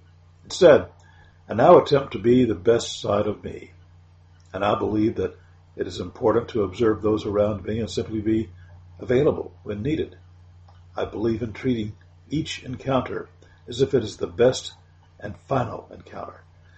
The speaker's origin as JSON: {"language": "English", "town": "Tuscaloosa", "region": "Alabama", "country": "United States", "tie": "born or raised there", "lives_now": "Birmingham, United States", "said": "I was raised on Eastwood Avenue in T-Town, visited and played with … on Pat McGee Road in Peterson, and with … on Rose Lane in West Blocton."}